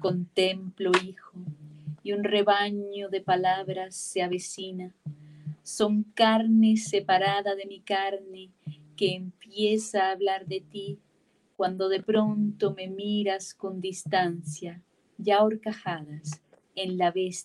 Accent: Barrancabermeja, Santander, Colombia; moved away; also born or lived in Bogotá; Yo nací, crecí en Barranca Bermeja, después me fui para Bogotá, después salí del país, etc.

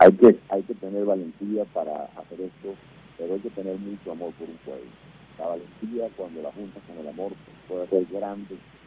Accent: Venezuela; O sea, como venezolano, tengo la responsabilidad de cooperar

